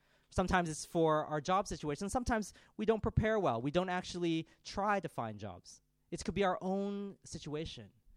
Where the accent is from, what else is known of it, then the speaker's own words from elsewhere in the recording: United States; I'm American. That's how we think.